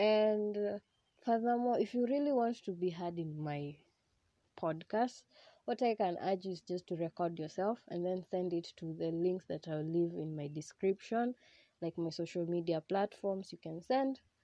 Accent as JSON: {"language": "English", "country": "Kenya", "said": "I am a Kenyan because I shrub a lot and I am very proud of my shrubbing."}